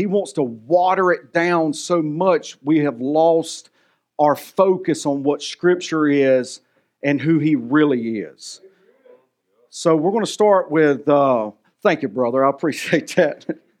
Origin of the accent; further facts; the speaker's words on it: the South, United States; I'm from the South, you know, and I ain't a Bible scholar.